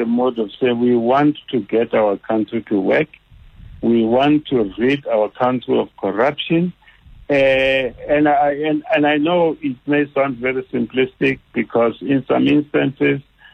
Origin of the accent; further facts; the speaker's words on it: South Africa; if we were to say, as South African citizens ourselves, we have a duty not to carelessly be maverick.